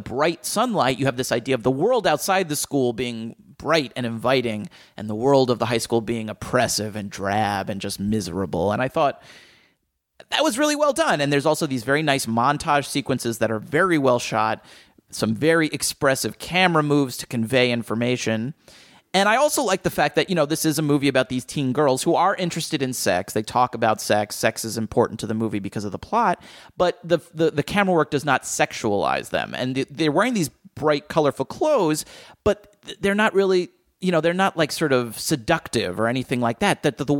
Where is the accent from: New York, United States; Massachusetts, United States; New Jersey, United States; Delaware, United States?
New Jersey, United States; It was definitely where I grew up in Jersey.